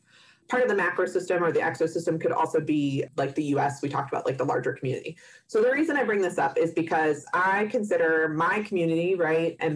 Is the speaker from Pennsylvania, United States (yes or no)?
yes; Pennsylvania, United States; I grew up in Pennsylvania. And that did have a big impact on how I grew up.